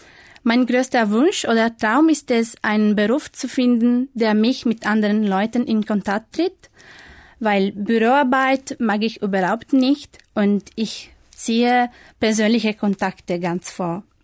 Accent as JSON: {"language": "German", "country": "Italy", "tie": "born there", "second_language": "German", "said": "Ich bin in Italien geboren in 1991 und ich studiere fremde Sprachen."}